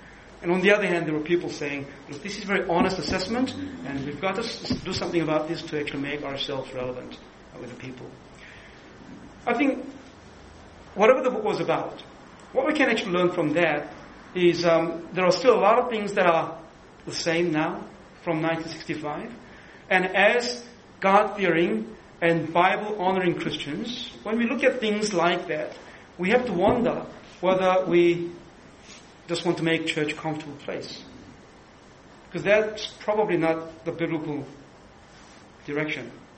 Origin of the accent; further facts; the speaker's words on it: South Korea; And I come from Korea, and Korean people, just by nature, are hardworking people, and they pressure people.